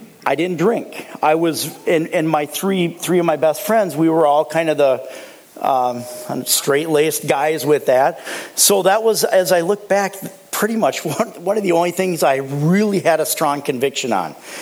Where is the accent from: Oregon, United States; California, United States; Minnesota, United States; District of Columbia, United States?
Minnesota, United States; Maple Grove; I grew up in Maple Grove about 300 years ago, and I had a what I look as a fairly traditional family back then.